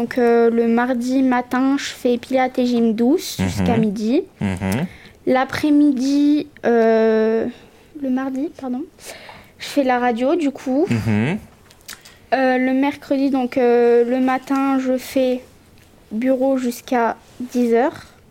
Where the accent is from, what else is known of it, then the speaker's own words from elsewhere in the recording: Auvergne-Rhône-Alpes, France; Moi, je viens d'Isère au départ, mais je fais des stages du coup en Normandie parce que ma maman habite ici